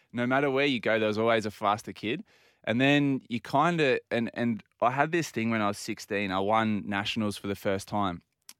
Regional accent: Port Macquarie, New South Wales, Australia; I did a lot growing up in Port Macquarie, so I know the scene

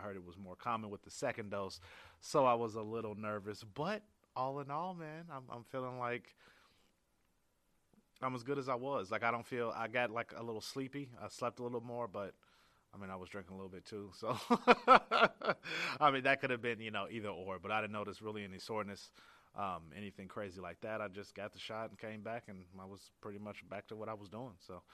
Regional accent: Cincinnati, Ohio, United States; 'Cause y'all know that I'm here from Cincinnati, Ohio.

